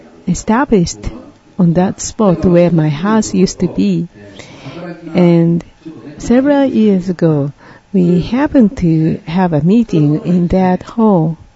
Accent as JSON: {"language": "English", "region": "Tokyo", "country": "Japan", "tie": "born or raised there", "said": "I am from Tokyo. My country is hometown is Tokyo. I was born in Gotanda, Tokyo. I was near Gotanda station."}